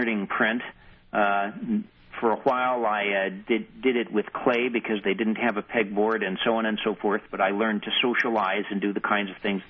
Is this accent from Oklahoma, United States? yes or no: yes; Oklahoma, United States; born there; I was born in Oklahoma. There were only boarding schools for the blind at that time, basically one in Muskogee, Oklahoma